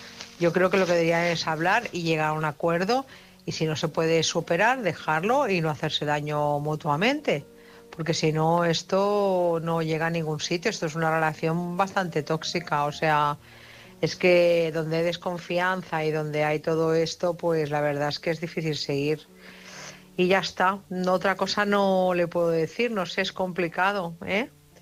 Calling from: Barcelona, Catalonia, Spain; de Barcelona, corresponsal desde Barcelona.

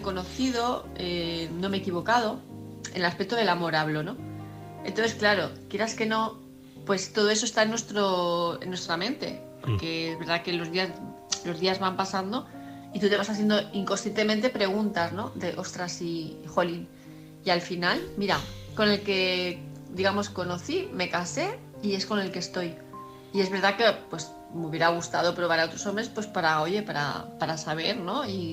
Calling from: Palma de Mallorca, Balearic Islands, Spain; de Palma de Mallorca

